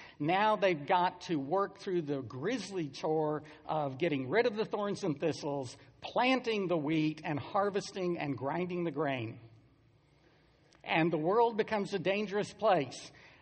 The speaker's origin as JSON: {"language": "English", "region": "Arizona", "country": "United States", "tie": "born or raised there", "said": "I grew up in Arizona. I do not know why God created snakes."}